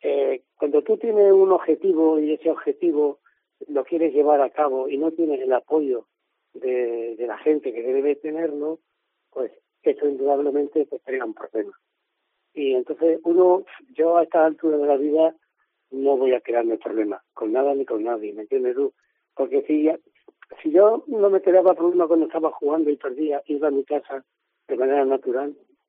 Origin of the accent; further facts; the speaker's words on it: Cádiz, Andalusia, Spain; tampoco me puedo vendar los ojos de donde he nacido yo. Y aquí le debo yo todo. Yo soy de Cádiz. Muchas veces se piensa que yo soy de Valencia, por el apellido.